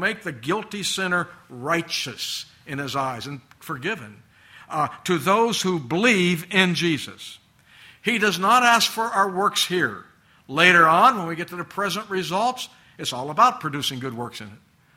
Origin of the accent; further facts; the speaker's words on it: United States; Well, I'm from America, as you know, so I'll use our president as an example.